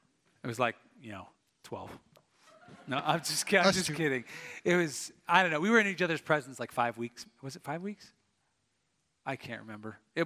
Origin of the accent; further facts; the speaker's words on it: Tacoma, Washington, United States; So I grew up near Seattle, Tacoma. It says there's 52 inches a year, and it says there's only 35 inches of rain here.